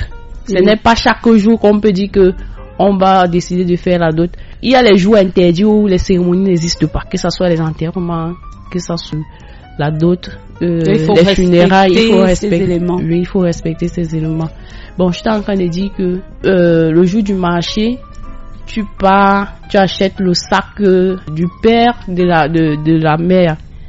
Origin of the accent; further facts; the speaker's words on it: Batcham, West, Cameroon; Maintenant, par exemple, à l'ouest, la dot est symbolique, notamment chez nous, à Batcham.